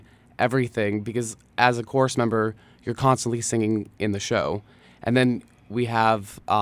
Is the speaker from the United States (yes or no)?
yes; Gillette, Wyoming, United States; I'm originally from Gillette, Wyoming, and I actually...